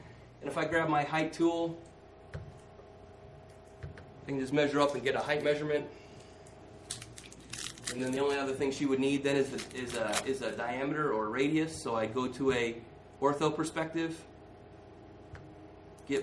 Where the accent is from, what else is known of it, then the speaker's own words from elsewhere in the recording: Seward, Nebraska, United States; You know, I grew up in Seward, and I always sort of got it. I could never be Beatrice, maybe because they're shorter people.